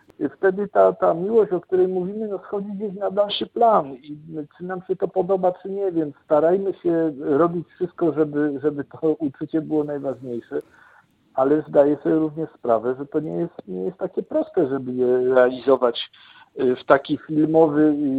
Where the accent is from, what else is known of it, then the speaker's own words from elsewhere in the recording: Kraków, Lesser Poland, Poland; Pochodzę z mieszczańskiej, krakowskiej rodziny, która o tę tradycję jest wsparta i w niej zakorzeniona.